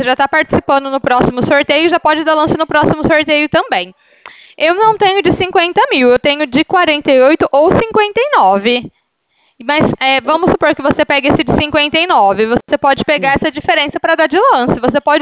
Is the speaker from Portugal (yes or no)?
no; Ribeirão Preto, São Paulo, Brazil; Eu sou de Ribeirão, estou aqui na Presidente Vargas.